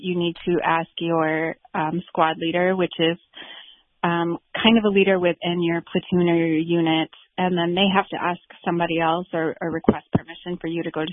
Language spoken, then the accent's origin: English; Wisconsin, United States; So I'm from Wisconsin, so this is all really quite new to me as well